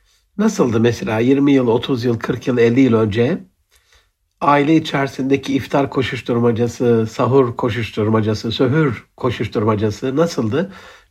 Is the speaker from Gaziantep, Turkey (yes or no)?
yes; Gaziantep, Turkey; bir Antepli olarak